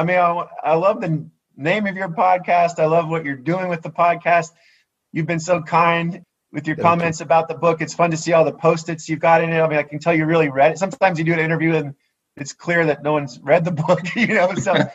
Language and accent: English; Nashville, Tennessee, United States; they can order it through Parnassus Bookstore in Nashville, my hometown indie bookstore.